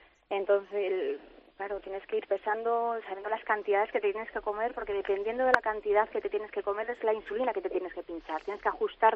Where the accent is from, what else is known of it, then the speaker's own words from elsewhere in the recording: Gijón, Asturias, Spain; porque yo soy de Gijón, pero bueno, estuve en Oviedo en una mesa redonda